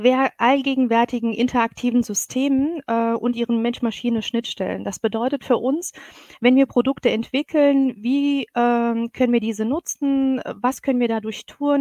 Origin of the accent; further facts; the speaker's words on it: Saarland, Germany; bin ursprünglich Saarländerin, habe türkischen Migrationshintergrund